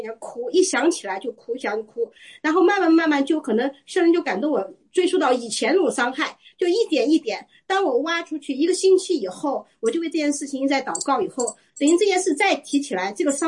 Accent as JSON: {"language": "Chinese", "country": "China", "tie": "born or raised there", "lives_now": "United States", "said": "因为我们都是成长在中国这个大环境，就从小我们接受的文化呢，我是信主，等于是并不是年轻的时候就信主"}